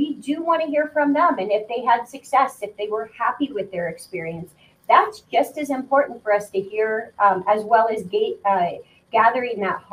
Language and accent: English; Iowa, United States; You know, they used to get some from my home state, Iowa, so I was pretty proud of that.